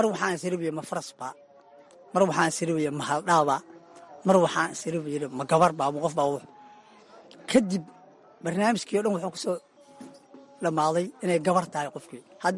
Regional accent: Lower Juba, Somalia; born or raised there; also born or lived in Galgaduud

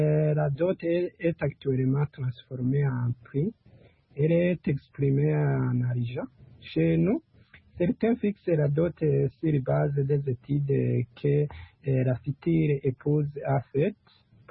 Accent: Burundi; Chez nous au Burundi, la consistance de la dot dépend de plusieurs facteurs

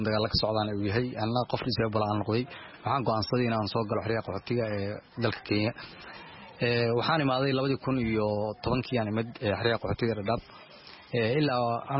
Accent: Mogadishu, Banadir, Somalia; waxaan ka imaaday magaalada muqdisho muddo 12 sano aan ku noolaa qaxootigan

